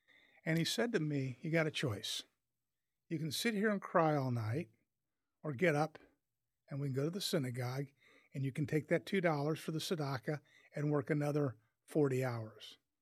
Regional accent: Omaha, Nebraska, United States; And that was really what growing up in Omaha, Nebraska, especially, you know, I was born in 54, so everybody now knows I'm 70.

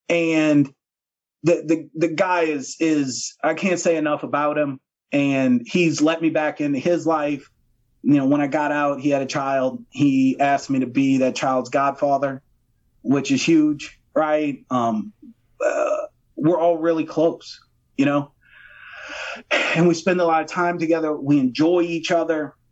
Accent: Destrehan, Louisiana, United States; And I said, oh, my God, I'm from Destrehan.

